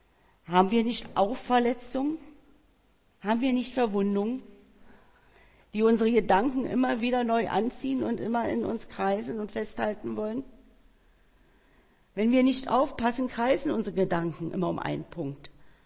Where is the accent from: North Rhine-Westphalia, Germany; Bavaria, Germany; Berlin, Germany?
Berlin, Germany; Wir als Berliner